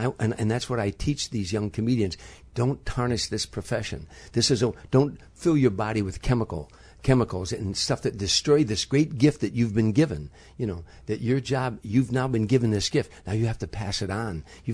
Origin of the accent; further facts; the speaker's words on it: Midwest, United States; Well, I'm a kid from the Midwest, and so was he.